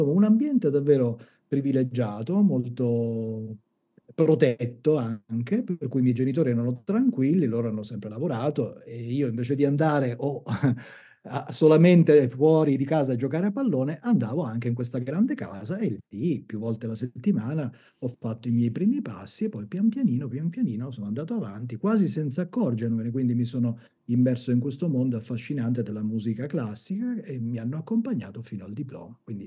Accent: Sicily, Italy; io sono siciliano

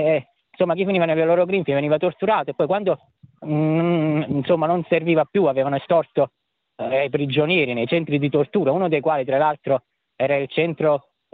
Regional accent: Campania, Italy; born there; io sono nato qualche anno dopo Argentina 78, sono nato a Pessimo, in provincia di Salerno.

